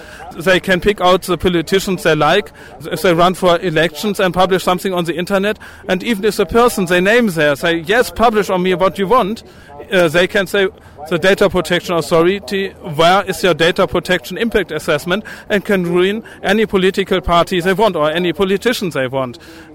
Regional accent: Germany; We're from Germany.

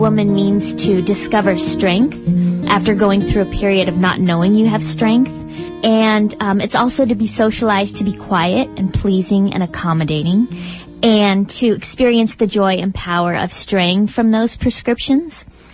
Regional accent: Littleton, Colorado, United States; I am 31. I'm from Littleton, Colorado, and I am a teacher and a researcher.

